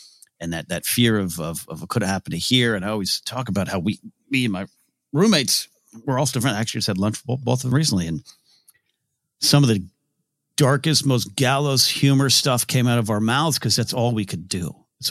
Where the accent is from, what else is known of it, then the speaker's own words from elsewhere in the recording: United States; I drove up to my hometown and all along the 101 freeway and every overpass was a flag, a heart, a this and a that.